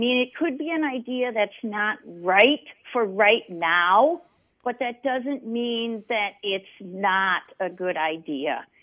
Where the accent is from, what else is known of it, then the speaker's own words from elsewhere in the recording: Minnesota, United States; So I started out in one of those projects in 3M at my high school. I'm from the Twin Cities.